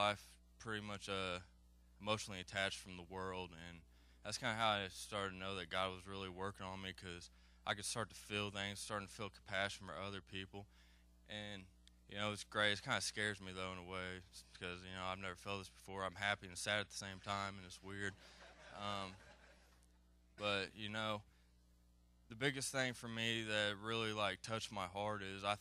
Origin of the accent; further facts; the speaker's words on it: Brownsburg, Indiana, United States; I'm from Brownsburg, Indiana.